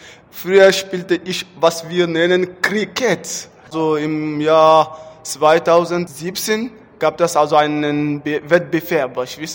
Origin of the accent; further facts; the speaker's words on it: Mali; German is a second language; Ich komme aus Mali.